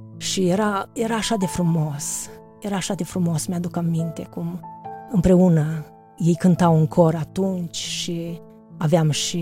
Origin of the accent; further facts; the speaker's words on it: Ipotești, Botoșani County, Romania; M-am născut în 1969, în Ipotești. De mic copil am frecventat biserica din Ipotești.